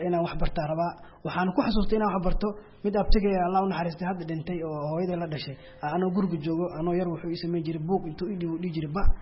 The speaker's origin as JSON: {"language": "Somali", "town": "Mogadishu", "region": "Banaadir", "country": "Somalia", "tie": "born or raised there", "also_born_or_lived": "Baidoa", "said": "waxaan ku dhashay Baydhabo waxaan imid Muqdisho 1995"}